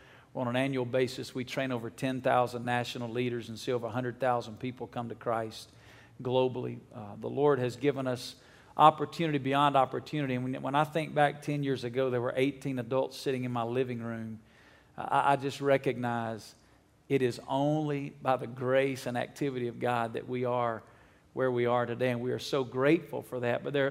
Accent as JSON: {"language": "English", "region": "Alabama", "country": "United States", "tie": "born or raised there", "said": "I'm from Alabama. When you grow up in Alabama, you don't go to Las Vegas, and if you do, you don't tell anybody."}